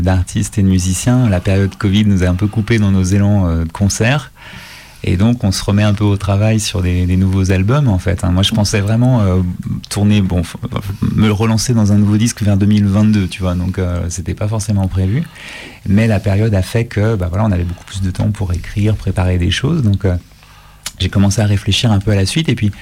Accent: Lyon, Auvergne-Rhône-Alpes, France; je viens de Lyon

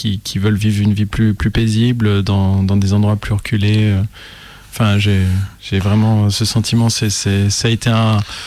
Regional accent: Auvergne-Rhône-Alpes, France; now in Lyon, France; Moi, je viens de la campagne au départ. Je viens de l'Allier, à côté de Moulins, voilà, dans un petit. J'ai vécu dans une ferme. Mon père est agriculteur

